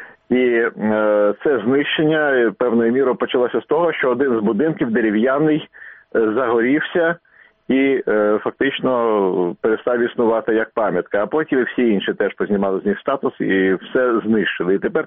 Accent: Kyiv, Ukraine; У нас є наш стародавній Київ, і ми, кияни, мусимо свою спадщину все ж таки зберігати.

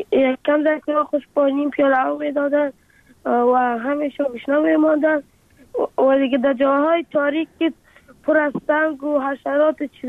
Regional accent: Afghanistan; افغانستان و وطن خودم را بسازم.

